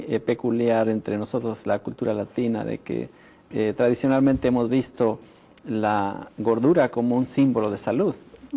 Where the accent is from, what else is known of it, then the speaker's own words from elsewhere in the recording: Durango, Mexico; born there; yo no soy de ciudad. Yo nací en una pequeña villa allá en México, en el estado de Durango.